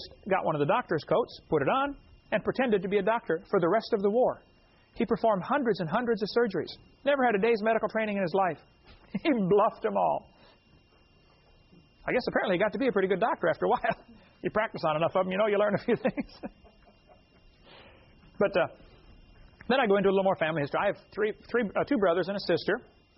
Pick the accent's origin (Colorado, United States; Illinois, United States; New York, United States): Illinois, United States; East Peoria; But I was raised in East Peoria, Illinois.